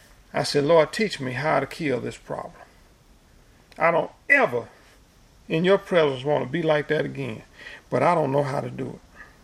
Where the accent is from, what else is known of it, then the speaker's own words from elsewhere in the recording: United States; See, I grew up in America listening, going to public school.